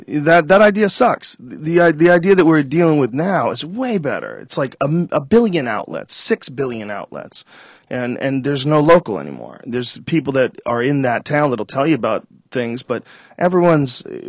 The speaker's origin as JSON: {"language": "English", "town": "Boston", "region": "Massachusetts", "country": "United States", "tie": "born or raised there", "said": "You know, like when I grew up in Boston, it was Charles Lacordaire."}